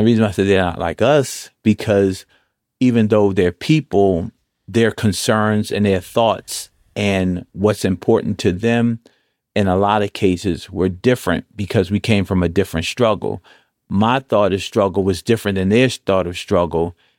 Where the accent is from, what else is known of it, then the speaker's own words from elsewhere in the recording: Baltimore, Maryland, United States; And so I grew up in West Baltimore with a single family home. I have three birth brothers.